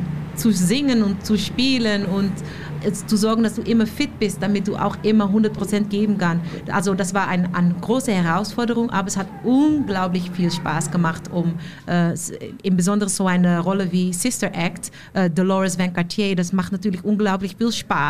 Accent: Amsterdam, North Holland, Netherlands; German is a second language; moved away as an adult; now in Germany; Ich komme aus Amsterdam, geboren und aufgewachsen in den Niederlanden. Wohne schon seit 2015 in Deutschland

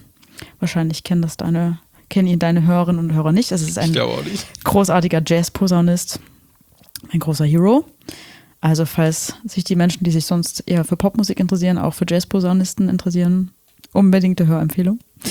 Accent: Saxony, Germany; also born or lived in Dresden; now in Leipzig, Germany; ich komme aus Leipzig, ursprünglich aus der Oberlausitz, im tiefen Osten. Dort ist es sehr schön, dort gibt es viele Berge und Natur und schöne Landschaft.

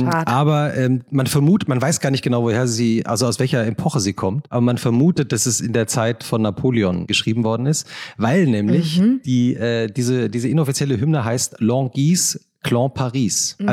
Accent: Langgöns, Hesse, Germany; Aber obwohl ich eigentlich, du hast gerade gesagt, ich bin in der Kleinstadt aufgewachsen. Also ich liebe Langgöns, aber ich glaube, Langgöns ist wirklich so eine richtige Gemeinde, also so ein richtiges Dorf.

